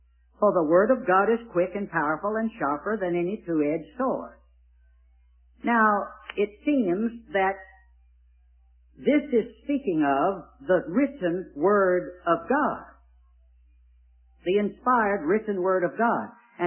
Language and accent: English; Richmond, Virginia, United States; I told him the latter part of 1954 in my hometown of Richmond, Virginia, at an assembly meeting like this, I heard the gospel.